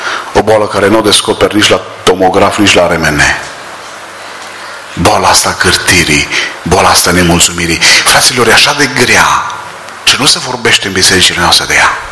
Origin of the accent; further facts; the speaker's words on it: Orșova, Mehedinți County, Romania; born there; m-am născut în Orșova, un oraș lângă Băile Herculane, pe malul Dunării, granițe cu Serbia.